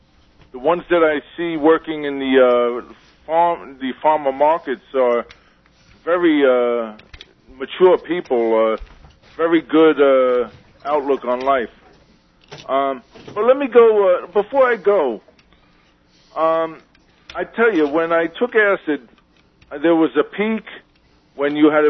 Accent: Jersey City, New Jersey, United States; from Jersey City.

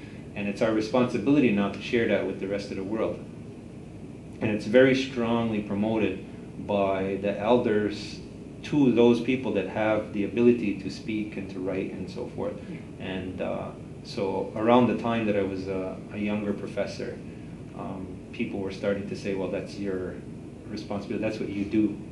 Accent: Kahnawake, Quebec, Canada; I should say I'm from Ganawage, which is a community outside of Montreal

